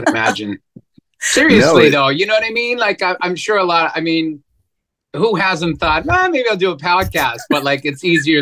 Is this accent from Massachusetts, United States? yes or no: yes; Boston, Massachusetts, United States; So we were, you know, I was, Dorchester and Jamaica Plain were connected, but like they're worlds apart.